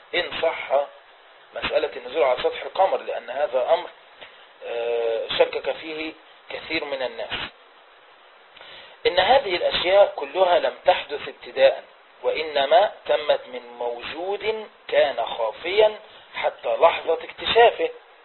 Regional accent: Egypt; عندنا في مصر نقول عنه أردب حبوب

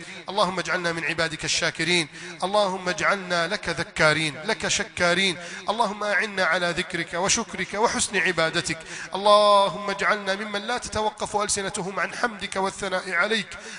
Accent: Egypt

